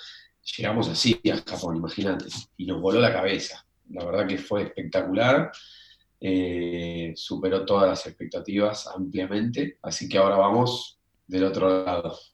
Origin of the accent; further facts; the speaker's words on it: Argentina; Les encanta que venga desde un lugar tan lejano como Argentina.